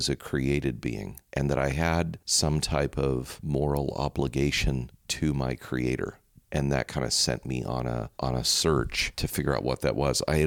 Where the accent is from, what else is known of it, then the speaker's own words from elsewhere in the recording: Gardena, California, United States; also born or lived in Redondo Beach; Born and raised here. I was born in Inglewood Sentinel Hospital, raised in first in Redondo Beach. And then my parents bought a house in Gardena. And so I grew up in Gardena.